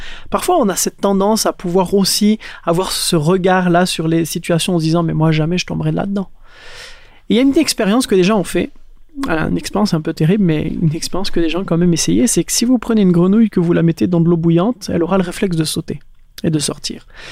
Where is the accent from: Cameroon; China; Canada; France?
France; South-West France; Moi, là où j'ai grandi, dans un petit village dans le sud-ouest de la France, notre école primaire, elle était à côté d'un cimetière.